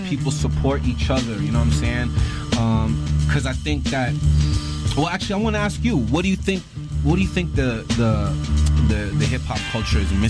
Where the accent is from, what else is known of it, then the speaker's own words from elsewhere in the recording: Vancouver, British Columbia, Canada; I grew up in East Van, you know? Like I was telling you before, yeah, I went to Tech and I went to Britannia. I went to, and I lived in Burnaby for a bit.